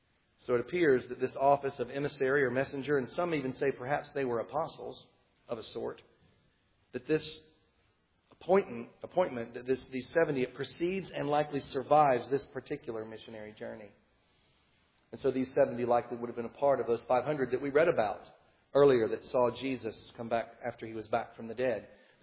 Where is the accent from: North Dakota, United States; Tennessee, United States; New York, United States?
Tennessee, United States; I'm from Tennessee, so I've got to double check my math.